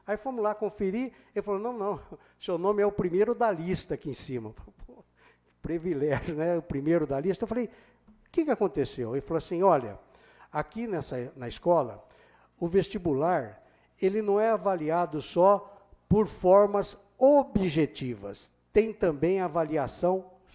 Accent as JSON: {"language": "Portuguese", "town": "Ribeirão Preto", "region": "São Paulo", "country": "Brazil", "lives_now": "Jabuticabal, Brazil", "said": "tem muito mais anos de Jabuticabal do que na terra onde nascemos. Eu também sou ribeirão-pretano. Como ribeirão-pretano, desde 9 anos de idade"}